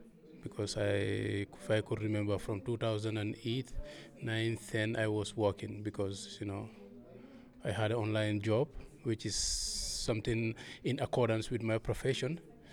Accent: Gambia; also born or lived in Italy; now in Germany; I am from Gambia, and I came to Germany in 2011. But before Germany, I was in Italy, where I asked for a political asylum, and my asylum has been accepted. So I live there

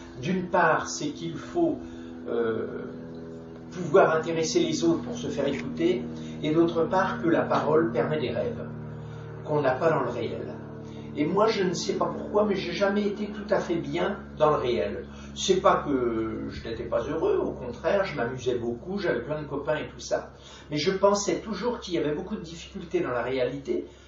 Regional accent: Troyes, Grand Est, France; also born or lived in Romilly-sur-Seine; Pourtant, quand j'étais petit, on habitait en Champagne, dans une ville qui s'appelle Troyes, mais je suis né à Romilly-sur-Seine, qui est une ville où on fabriquait les chaussettes.

